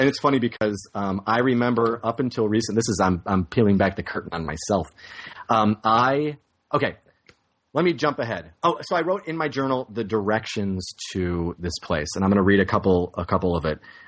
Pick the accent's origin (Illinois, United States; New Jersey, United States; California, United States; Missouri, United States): Illinois, United States; Chicago; I'm from Chicago.